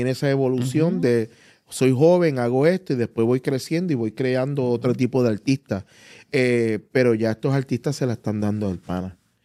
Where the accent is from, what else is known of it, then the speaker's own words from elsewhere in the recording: Puerto Rico; yo mismo como boricua es como que ya bajé de la bandera.